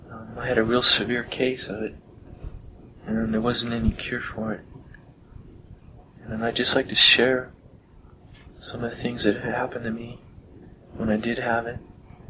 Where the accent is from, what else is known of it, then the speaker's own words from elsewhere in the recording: Homestead, Florida, United States; I'm originally from Homestead, Florida, and I was going to school in Central Florida.